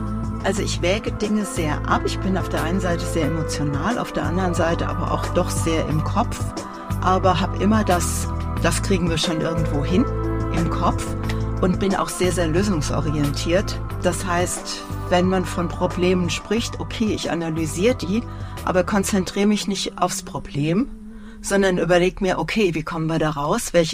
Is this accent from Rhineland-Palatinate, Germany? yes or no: yes; Mainz, Rhineland-Palatinate, Germany; moved away as an adult; Also das war so meine Heimat, bis ich nach dem Grundstudium dann Mainz verließ, ja.